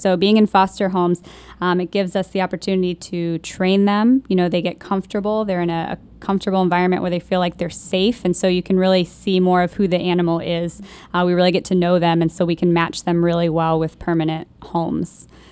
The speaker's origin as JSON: {"language": "English", "town": "Cary", "region": "North Carolina", "country": "United States", "tie": "born or raised there", "said": "So actually, I grew up in Cary. I currently live in Durham."}